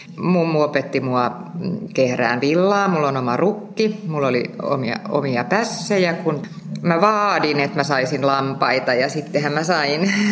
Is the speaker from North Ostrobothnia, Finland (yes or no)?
no; Tampere, Pirkanmaa, Finland; born there; Mä oon oikeastaan käynyt syntymässä Tampereella, mutta siis mun juuret ovat kyllä niin kuin hyvin syvässä Pispalan moreenissa ja Hämeenkyrön mullassa. Et mun isän suku on sieltä niin kuin ihan jostain 1600-luvulta.